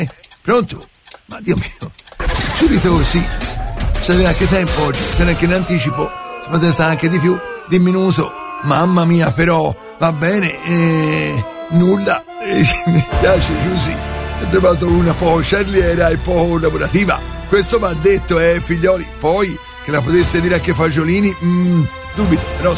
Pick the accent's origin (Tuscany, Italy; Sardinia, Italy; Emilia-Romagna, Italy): Tuscany, Italy; Florence; sono di Firenze, so se si sente.